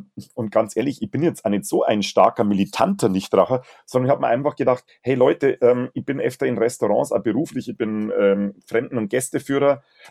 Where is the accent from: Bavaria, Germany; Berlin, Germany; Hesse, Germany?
Bavaria, Germany; Also, wie man schon merkt, ich bin ein richtiger Bayer und bin im schönen Bayern groß geworden.